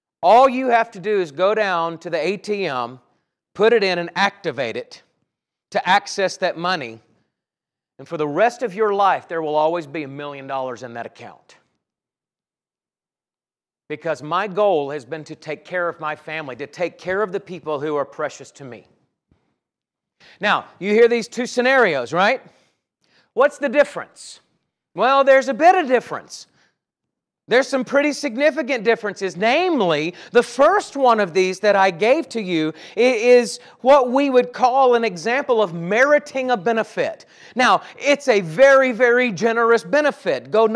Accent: Alabama, United States; now in Denver, United States; I was born and raised in North Alabama.

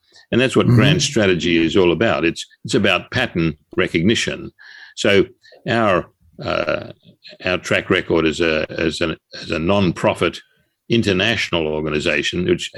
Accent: Australia; As you can tell by my accent, I'm not exactly an American, I'm Australian.

